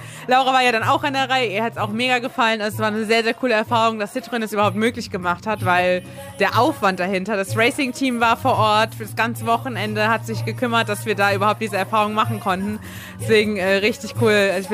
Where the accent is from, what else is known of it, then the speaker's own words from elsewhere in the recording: Hesse, Germany; ich bin auch in Mittelhessen aufgewachsen